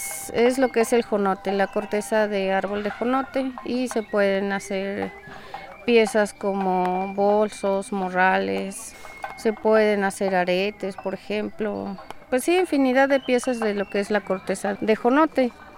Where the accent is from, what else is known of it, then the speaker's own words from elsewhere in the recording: Zoquiapan, Puebla, Mexico; vengo del municipio de Soquiapan, comunidad del Arenal. Somos una comunidad de artesanos